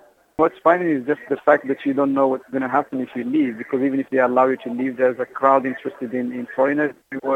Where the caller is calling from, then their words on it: Cairo, Cairo Governorate, Egypt; I'm calling from Cairo, downtown Cairo.